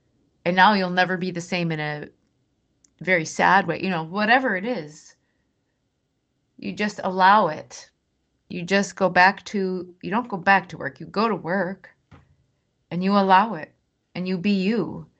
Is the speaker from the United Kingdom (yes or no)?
no; Minnesota, United States; And I grew up in Minnesota where you don't touch people, like we do now.